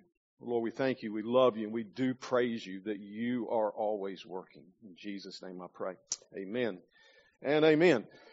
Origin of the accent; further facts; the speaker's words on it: Southern US, United States; moved away; But if you go anywhere close to where I'm from, you might hear this: bless their heart.